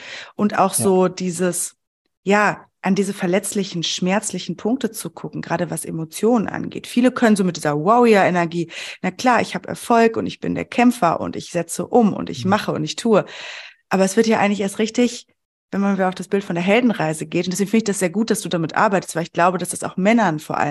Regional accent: North Rhine-Westphalia, Germany; ich komme aus dem Sauerland

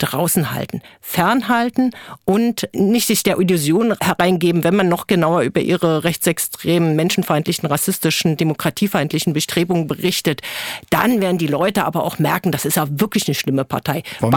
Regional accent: Saxony, Germany; Ich bin übrigens in Sachsen 3 Jahre auch aufgewachsen und wir haben dort ein Haus in einem Landkreis, wo die AfD mit Abstand stärkste Partei geworden ist.

